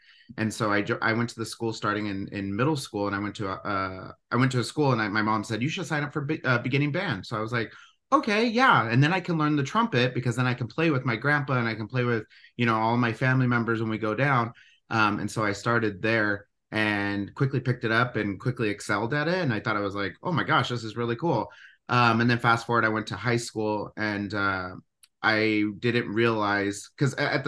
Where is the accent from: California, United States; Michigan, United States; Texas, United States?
California, United States; San Jose; My grandpa, they're all of my family is actually from Los Angeles. I know I said I'm from San Jose, but they all play music.